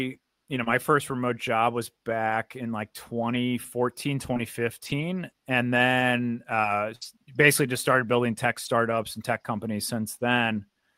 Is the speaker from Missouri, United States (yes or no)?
yes; Wildwood, Missouri, United States; I'm from Wildwood, Missouri, so I really traveled a lot.